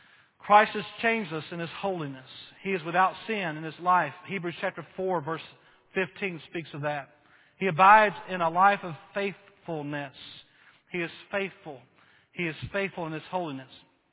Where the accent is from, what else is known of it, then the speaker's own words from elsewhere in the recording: Duncan, Oklahoma, United States; There was a family here Sunday from Duncan, Oklahoma, from my hometown, where my parents, from where my papa and my grandma had the farm, and now my dad and mom live there.